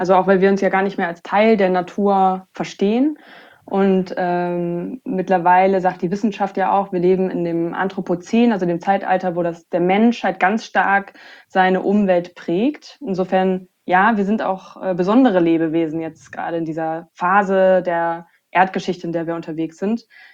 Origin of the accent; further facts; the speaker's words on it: Hamburg, Germany; Nee, ich bin voller Stadtkind. Also ich bin in Hamburg aufgewachsen.